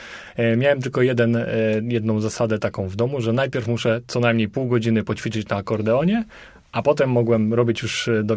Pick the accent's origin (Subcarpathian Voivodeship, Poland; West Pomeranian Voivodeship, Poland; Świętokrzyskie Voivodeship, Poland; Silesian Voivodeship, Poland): Świętokrzyskie Voivodeship, Poland; Starachowice; now in Łódź, Poland; Nie urodziłem się w Łodzi. Urodziłem się w województwie świętokrzyskim, w mieście Starachowice. I tam chodziłem do szkoły muzycznej pierwszego stopnia.